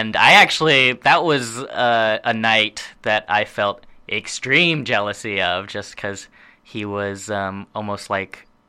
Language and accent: English; Austin, Texas, United States; also born or lived in Portland, Oregon; like we grew up in Austin, Texas, and mm-hmm. Portland, Oregon